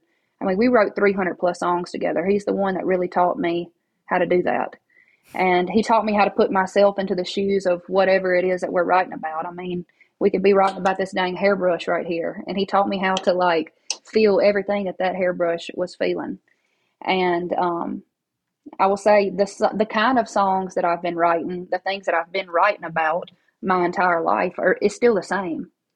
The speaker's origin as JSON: {"language": "English", "town": "Baskin", "region": "Louisiana", "country": "United States", "tie": "born or raised there", "lives_now": "Nashville, United States", "said": "When I moved to Nashville in 2011, I didn't know anybody. There was this one guy from my hometown, Baskin, who wanted to be a singer, songwriter, producer back in the late 70s."}